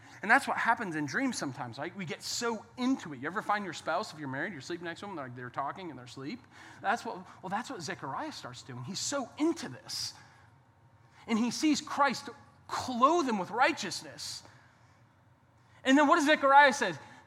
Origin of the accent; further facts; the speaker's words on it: Boston, Massachusetts, United States; And I'm from Boston and in that area, about 20 miles outside of Boston. That's where I grew up.